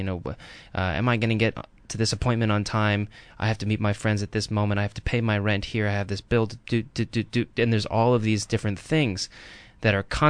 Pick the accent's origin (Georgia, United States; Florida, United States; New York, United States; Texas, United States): New York, United States; as a New Yorker, going out there is like